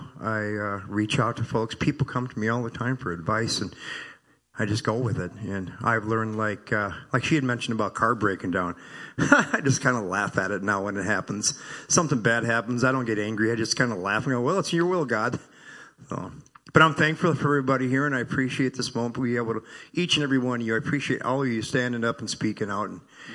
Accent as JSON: {"language": "English", "region": "Minnesota", "country": "United States", "said": "I'm from Oyland, Minnesota."}